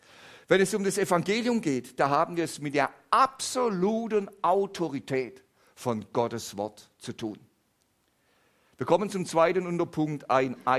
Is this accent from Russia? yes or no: no; Swabia, Germany; Aber wenn man ehrlich ist als Schwabe, das gebraucht man gedankenlos.